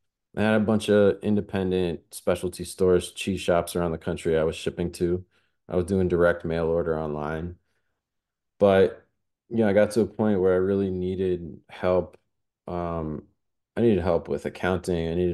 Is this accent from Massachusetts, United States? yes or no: yes; Massachusetts, United States; now in New York, United States; he knew I was from Massachusetts